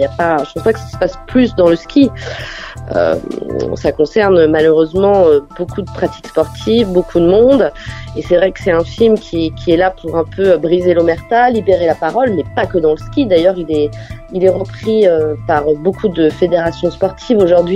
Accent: Val d'Isère, Auvergne-Rhône-Alpes, France; j'ai grandi à Val d'Isère, j'ai fait moi-même de la compétition.

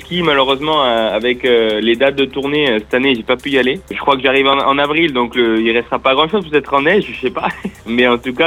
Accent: Toulouse, Occitanie, France; Moi, je suis né à Toulouse, je suis Toulousain. J'ai grandi là-bas.

